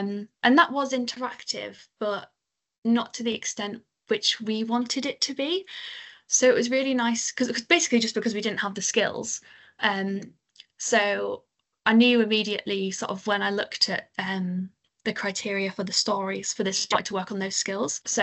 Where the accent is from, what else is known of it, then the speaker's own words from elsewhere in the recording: York, Yorkshire and the Humber, United Kingdom; So I'm from York